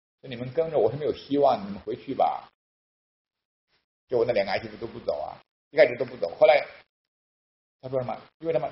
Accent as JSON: {"language": "Chinese", "country": "China", "said": "那我是大陆人嘛，那我肯定要服侍这些中国来的留学生嘛。"}